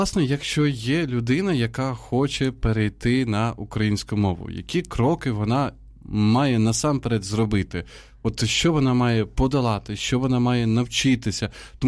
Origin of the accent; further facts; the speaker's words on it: Sumy, Sumy Oblast, Ukraine; я родом із Сум, я саме тому